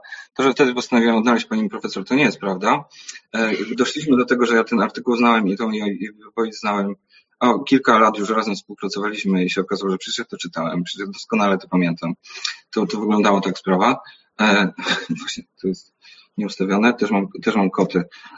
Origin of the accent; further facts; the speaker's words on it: Wrocław, Lower Silesian Voivodeship, Poland; I jestem z Wrocławia